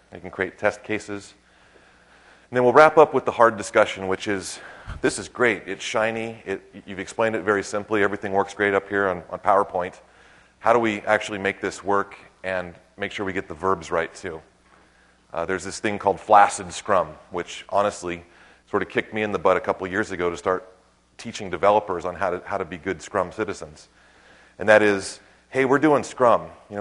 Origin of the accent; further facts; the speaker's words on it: Idaho, United States; And I say, it's not rugby. I'm from Idaho.